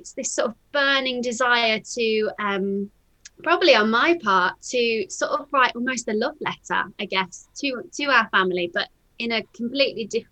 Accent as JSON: {"language": "English", "town": "Birmingham", "region": "West Midlands", "country": "United Kingdom", "said": "And I'm from Birmingham."}